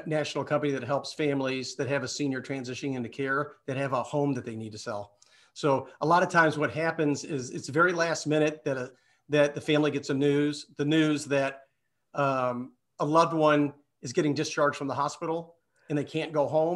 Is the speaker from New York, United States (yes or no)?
no; Louisville, Kentucky, United States; now in Kansas City, United States; You know, I grew up in Louisville, Kentucky. I live in Kansas City now.